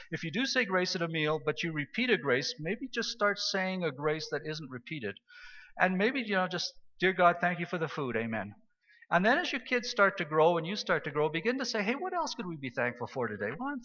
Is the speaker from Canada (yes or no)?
yes; Saskatchewan, Canada; Well, I was a kid from Saskatchewan. I didn't know what a chainsaw was. I'd never played with one. You know, in Saskatchewan, you can cut any tree down with a paring knife.